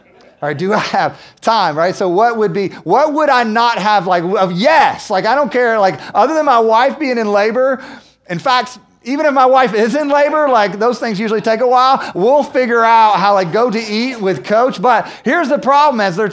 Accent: Winston-Salem, North Carolina, United States; So fast forward 2003, I grew up in Winston-Salem. That's my home, 2 hours from here.

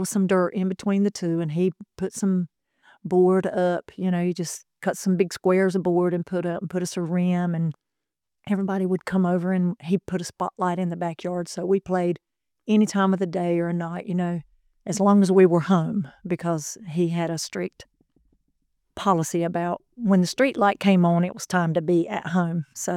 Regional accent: Sneads Ferry, North Carolina, United States; because I came from such a small town, Sneed's Ferry. And I can remember introducing, when people would ask me where I was from, I would say, oh, I'm from Topsail, or it's close to Wilmington

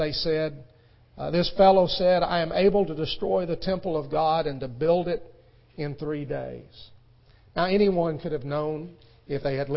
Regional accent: Texas, United States; I think more about growing up in West Texas and seeing a thunderstorm coming on the horizon

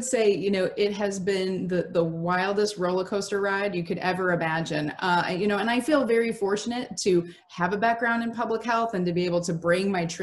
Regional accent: Midwest, United States; now in Connecticut, United States; Candidly, had never heard of the school because I'm not from New England, I'm from the Midwest.

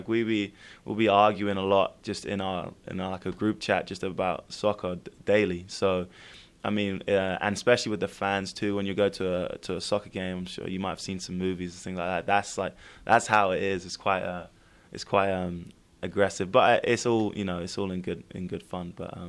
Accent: London, United Kingdom; so I'm from London

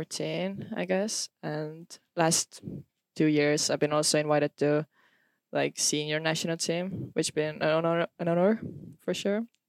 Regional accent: Estonia; Yeah, I'm from Estonia

